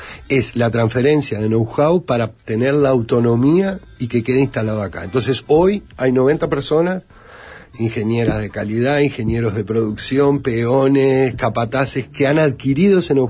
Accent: Uruguay

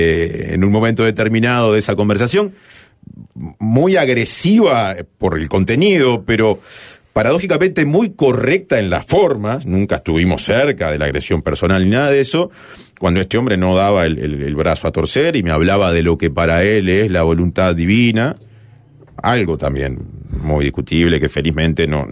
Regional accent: Montevideo, Uruguay; soy un montevideano blanco, de clase media, con buenos ingresos, con buenos vínculos

